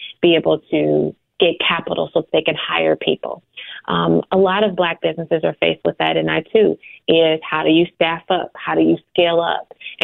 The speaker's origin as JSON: {"language": "English", "town": "Chicago", "region": "Illinois", "country": "United States", "tie": "born or raised there", "said": "I'm born and raised in Chicago, on this, you know, low end of Chicago, but I frequent all sides of Chicago."}